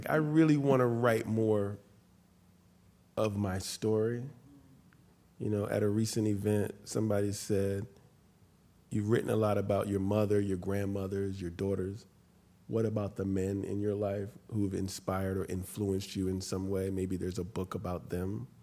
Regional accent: New York City, New York, United States; born there; When I was 3 years old, we lived on 112th and Morningside in New York City. I was born in St. Luke's Hospital.

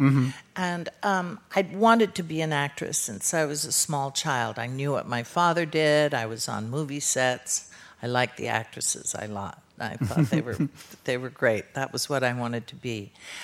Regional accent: Ireland; I grew up in the land of stories, I grew up in Ireland. Everything's a story in Ireland, you know.

